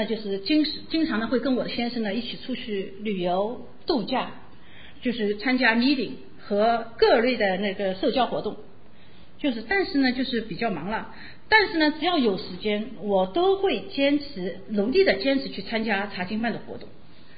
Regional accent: China; 去了那里你可以更加的体会到我们中国人是怎么样的过节的呀

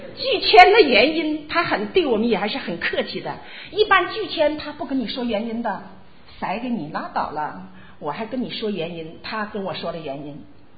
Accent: China; 咱们都是从大陆来的哈

